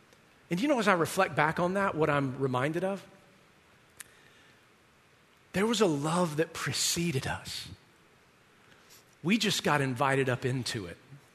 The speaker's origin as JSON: {"language": "English", "region": "Southern United States", "country": "United States", "said": "house in Decatur, Georgia, kind of a suburb of Atlanta. And I called them my me mama and granddaddy. I'm from the South, right?"}